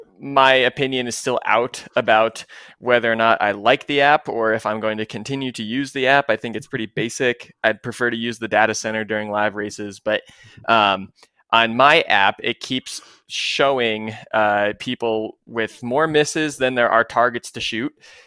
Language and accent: English; United States; And I mean, as an American, it's always fun to see our neighbors to the north do well